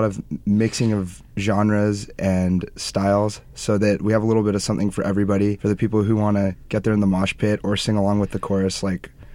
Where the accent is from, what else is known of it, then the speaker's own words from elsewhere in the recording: Riverside, California, United States; Yeah, I grew up in Riverside. I was born here. I went to Riverside Poly High School and now I go to UCR.